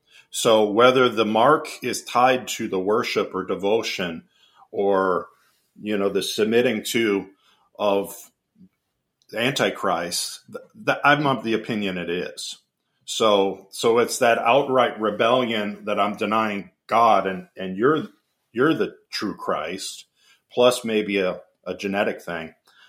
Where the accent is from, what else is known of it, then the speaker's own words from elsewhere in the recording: Canada; I'm a Canadian